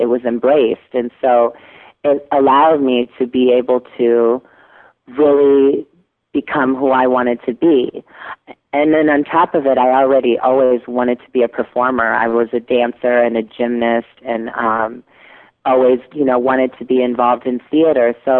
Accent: Waterloo, Iowa, United States; Well, I'm originally from Waterloo, Iowa.

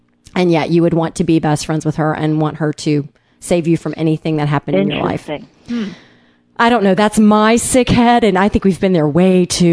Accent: Tennessee, United States; Now, that's what I used to do in my hometown in Tennessee.

